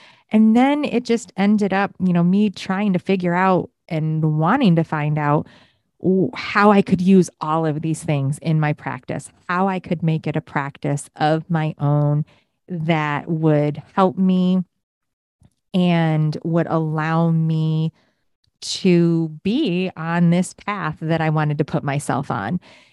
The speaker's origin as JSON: {"language": "English", "town": "Rochester", "region": "New York", "country": "United States", "tie": "born or raised there", "lives_now": "Winter Garden, United States", "said": "I went into a shop in my hometown of Rochester, New York. I live in Winter Garden, Florida now, by the way."}